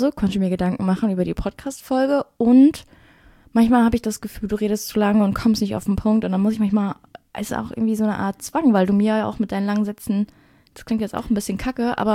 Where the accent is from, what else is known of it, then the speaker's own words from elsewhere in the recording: Duisburg, North Rhine-Westphalia, Germany; Ich bin aus Duisburg.